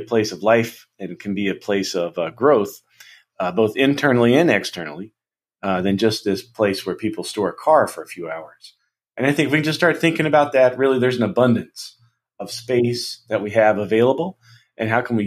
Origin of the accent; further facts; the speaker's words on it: West Virginia, United States; You know, when I was back home, I'm from West Virginia, and just for the heck of it, my mom lives in a small town